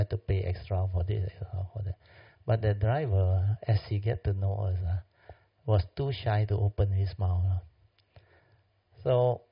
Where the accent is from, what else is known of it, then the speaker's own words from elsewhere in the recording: Malaysia; So I told him, we are from Malaysia.